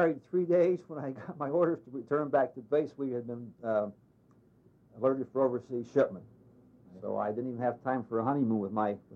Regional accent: Youngstown, Ohio, United States; also born or lived in Griffin, Georgia; I was born in Griffin, Georgia, in April 10th, 1921. We came to Youngstown in 1935 due to the Depression.

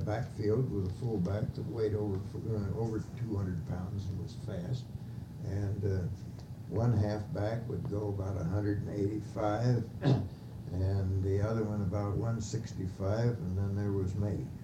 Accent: Galena, Ohio, United States; born there; In Galena, Ohio, that's in Delaware County.

